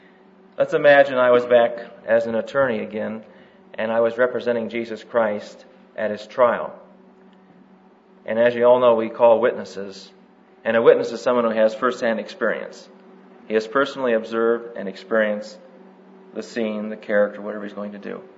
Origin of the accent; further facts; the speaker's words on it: Michigan, United States; I come from Michigan, and I joined the staff a year ago.